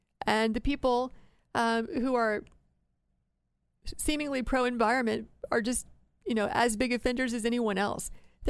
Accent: Ohio, United States; particularly in my home state of Ohio

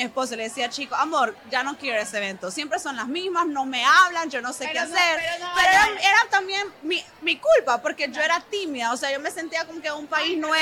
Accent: Nicaragua; las dos somos nicaragüenses.

